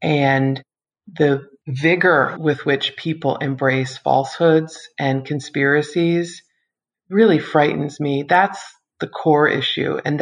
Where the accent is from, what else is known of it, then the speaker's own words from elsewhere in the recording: Maryland, United States; also born or lived in Philadelphia / North Carolina / Washington; I grew up in Maryland and went to school in Philadelphia and then worked in North Carolina, eventually came back to cover Congress in Washington and then began working for the Post.